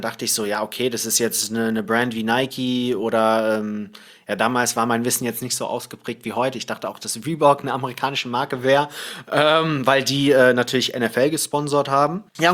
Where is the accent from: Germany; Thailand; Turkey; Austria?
Thailand; Naja, ich bin ja im Ausland aufgewachsen, in Thailand